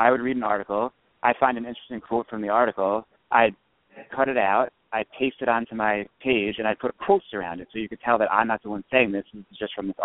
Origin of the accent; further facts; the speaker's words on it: New Jersey, United States; growing up in New Jersey, I had friends who were white and I had friends who weren't white.